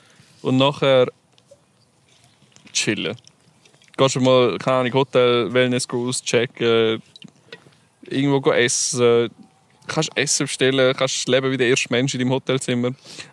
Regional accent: Switzerland

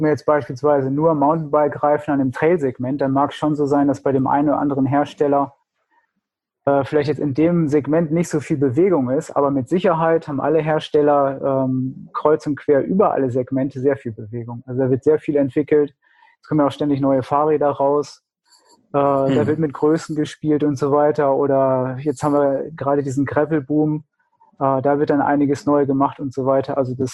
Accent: Hanover, Lower Saxony, Germany; Ich komme aus Hannover.

